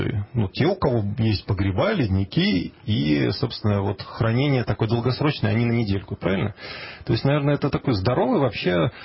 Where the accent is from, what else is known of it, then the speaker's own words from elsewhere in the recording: Kursk Oblast, Russia; also born or lived in Moscow; вот я родился в Москве, вырос в Курской области, тоже по всей России езжу